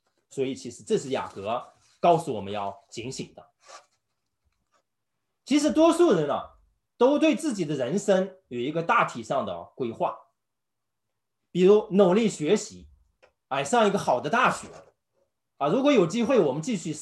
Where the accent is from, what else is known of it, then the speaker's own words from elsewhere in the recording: Inner Mongolia, China; 那么我生在呢，是内蒙古的一个偏远的一个农村。我小时候呢，唯一的理想就是想考大学